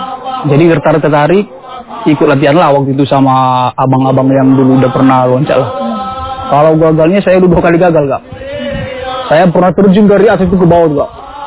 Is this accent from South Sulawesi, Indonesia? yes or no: no; Bawomataluo, North Sumatra, Indonesia; saya asal Desa Bawah Matalu, saya salah satu pelompat dari Desa Bawah Matalu ini.